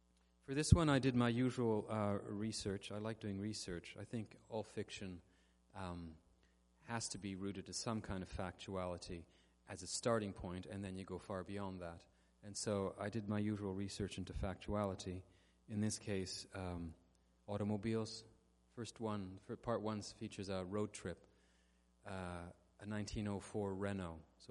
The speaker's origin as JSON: {"language": "English", "region": "Quebec", "country": "Canada", "tie": "born or raised there", "said": "I grew up in the secular mainstream of Canada. From Quebec, I'm originally from Quebec, which is the most secular part of Canada and therefore likely the most secular part of North America"}